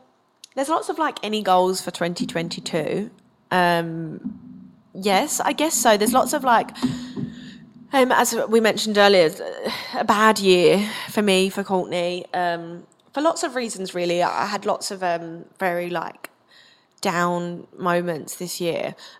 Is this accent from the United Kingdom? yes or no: yes; Essex, East of England, United Kingdom; accent: Essex; my accent, I obviously have a slight Essex twang and everyone at my school was like, spoke much better than I did. And I was from Essex